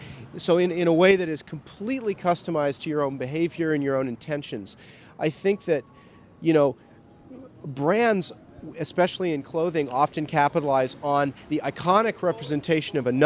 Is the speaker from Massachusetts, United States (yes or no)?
no; San Diego, California, United States; I grew up in San Diego.